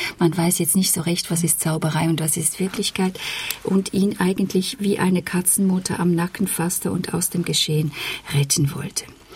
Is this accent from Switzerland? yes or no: yes; Switzerland; mir als Schweizerin